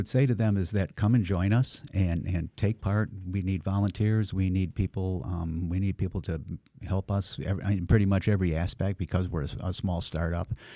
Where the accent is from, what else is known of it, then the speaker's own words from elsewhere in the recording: Detroit, Michigan, United States; I was born and raised in Detroit, moved out and came back when it came time to come back home.